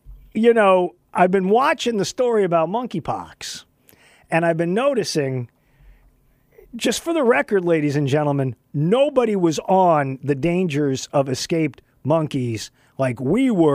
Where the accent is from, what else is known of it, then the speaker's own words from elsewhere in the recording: Texas, United States; also born or lived in Northeast, United States / San Diego, United States; I grew up in West Texas where the weather was hot. It was hot and then it was cold. I've lived in the Northeast.